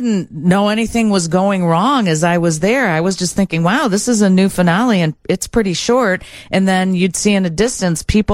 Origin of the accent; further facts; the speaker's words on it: Brookfield, United States; I grew up in Brookfield. My dad was civil defense director in Brookfield.